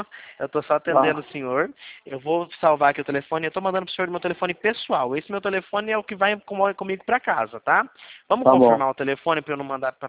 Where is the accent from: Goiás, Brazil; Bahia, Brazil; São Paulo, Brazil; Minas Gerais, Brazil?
São Paulo, Brazil; Mogi Guaçu; Eu sou da cidade de Mogi Guaçu.